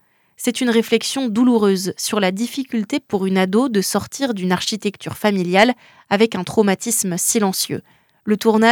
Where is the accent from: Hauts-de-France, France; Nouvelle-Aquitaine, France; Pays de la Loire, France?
Pays de la Loire, France; Le Lion-d'Angers; Oui, j'ai grandi au Lion d'Angers et je suis évidemment attachée à mes racines comme à nulle autre région.